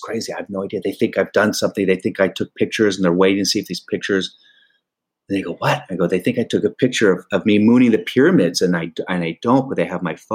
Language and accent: English; United States; Now, because I'm an American, I'm an ignorant of history